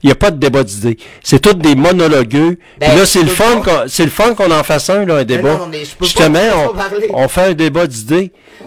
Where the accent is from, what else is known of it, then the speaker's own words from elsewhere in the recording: Quebec, Canada; born there; Moi, je suis né au Québec.